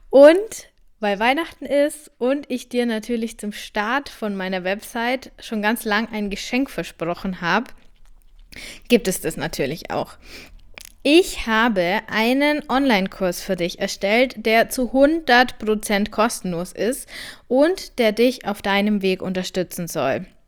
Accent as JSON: {"language": "German", "region": "Bavaria", "country": "Germany", "said": "wie man bei uns in Bayern sagt"}